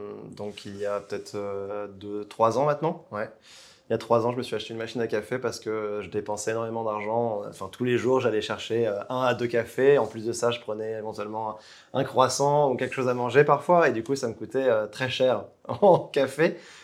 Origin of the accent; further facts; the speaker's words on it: Poitiers, Nouvelle-Aquitaine, France; born there; moved away; si jamais j'étais resté là où je suis né, à Poitiers, je ne pense pas que j'aurais pu...